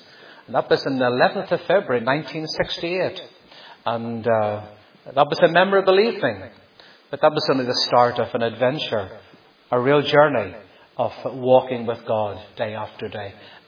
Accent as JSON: {"language": "English", "country": "Ireland", "said": "So yes, I'm from the Emerald Isle. My Irish eyes are smiling."}